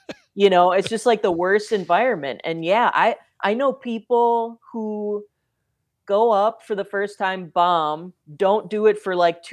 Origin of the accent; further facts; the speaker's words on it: West Allis, Wisconsin, United States; Yeah, so I born and raised in West Allis, Wisconsin